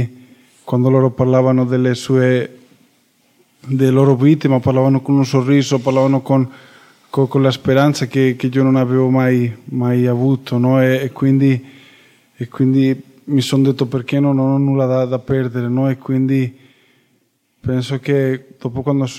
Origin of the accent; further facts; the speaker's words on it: Spain; Italian is a second language; ho 26 anni, vengo dalla Spagna